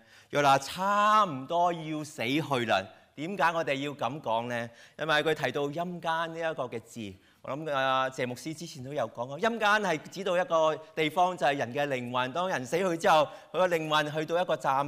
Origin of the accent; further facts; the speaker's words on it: China; 我们中国人有很多个烂梗